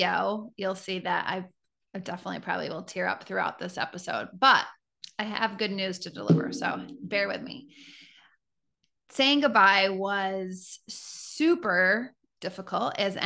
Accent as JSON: {"language": "English", "region": "New York", "country": "United States", "said": "I also went to college in Florida, and it was, you know, I was from New York"}